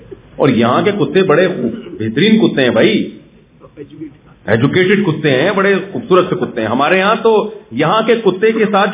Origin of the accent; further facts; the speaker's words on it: Karachi, Sindh, Pakistan; moved away; ہم جب کراچی سے آئے نا تو کراچی میں جو ہماری گورنمنٹ ہے، لوگ برے نہیں ہیں